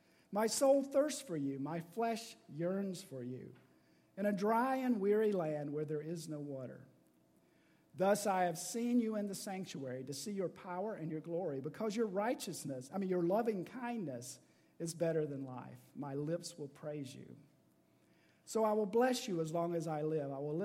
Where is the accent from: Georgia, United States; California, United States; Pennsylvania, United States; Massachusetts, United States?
Georgia, United States; But you know, we North Georgia folks, we grew up in the Chattahoochee National Forest.